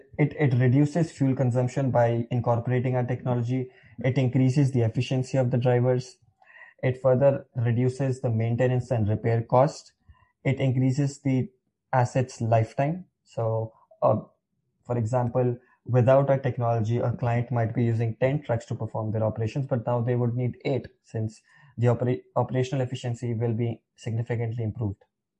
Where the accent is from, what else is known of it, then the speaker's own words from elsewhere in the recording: India; moved away as an adult; now in Toronto, Canada; so I'm from India. I came to Toronto in 2014. So I've been here for more than around 7 years.